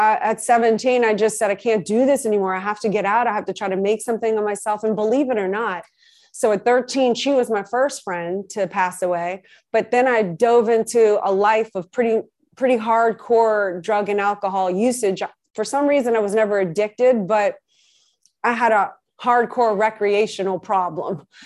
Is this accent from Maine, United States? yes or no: no; New Orleans, Louisiana, United States; And I grew up in New Orleans.